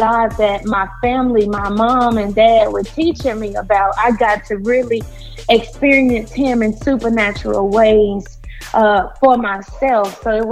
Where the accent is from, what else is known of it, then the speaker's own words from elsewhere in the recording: Memphis, Tennessee, United States; born and raised in Memphis, Tennessee. I'm a country girl. I'm the youngest of seven.